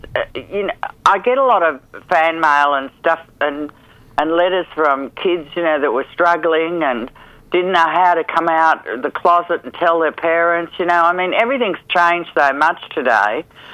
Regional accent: Balmain, New South Wales, Australia; when I was growing up in Balmain, it was an industrial area

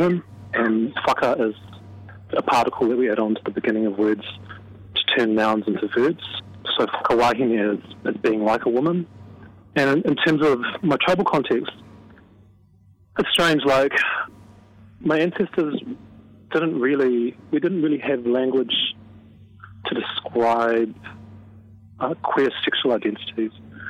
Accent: Christchurch, Canterbury, New Zealand; born or raised there

